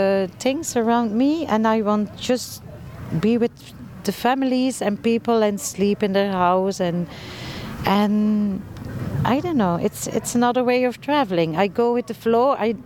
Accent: Ghent, Flanders, Belgium; English is a second language; And then when I talk with them in Ghent, because I'm from Belgium

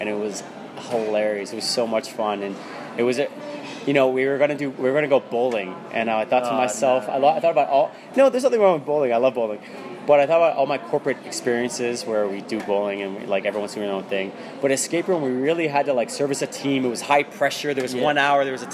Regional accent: Philadelphia, Pennsylvania, United States; born there; So I was born in Philadelphia, city of brotherly love.

